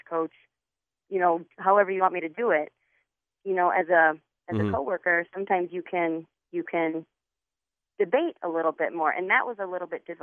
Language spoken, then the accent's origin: English; Lansing, Michigan, United States; There's a reason that I was born and raised in the Lansing area. I've lived here my whole life, and I haven't left.